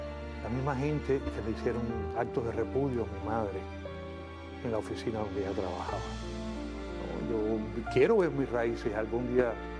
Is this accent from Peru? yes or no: no; Cuba; moved away; yo desde que salí de Cuba